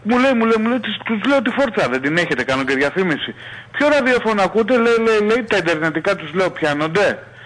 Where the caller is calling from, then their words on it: Vyronas, Attica, Greece; είμαι από Βίρονα, τι κάνεις?